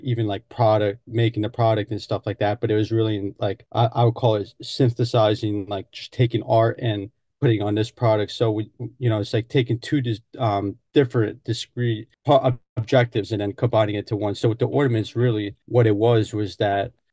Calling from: New Jersey, United States; I'm calling in from New Jersey, right outside New York City.

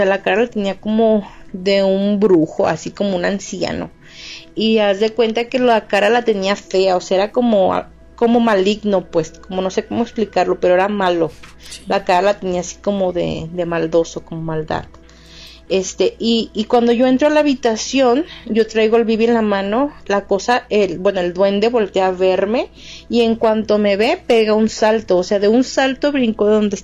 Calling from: Zacatecas, Mexico; Yo soy originaria de Zacatecas y en mi niñez Viví ahí un tiempo.

